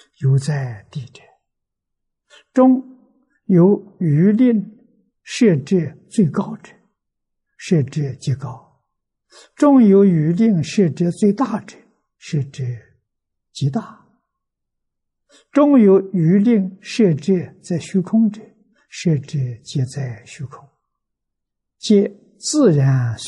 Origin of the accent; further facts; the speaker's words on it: China; 屋的边，我们中国人叫屋檐